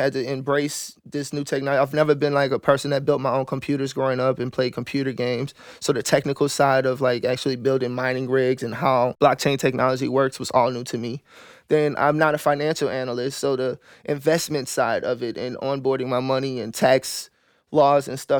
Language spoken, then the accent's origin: English; New Orleans, Louisiana, United States; I'm born and raised in New Orleans, Edna Carver High School, Dillard University, sociology, criminal justice major, and then graduated from Southern University in Baton Rouge from law school.